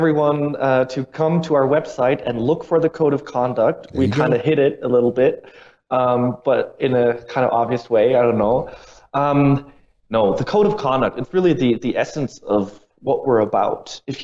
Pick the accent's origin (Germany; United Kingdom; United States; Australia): Germany; in German, which is where I'm from Germany, means giant battle.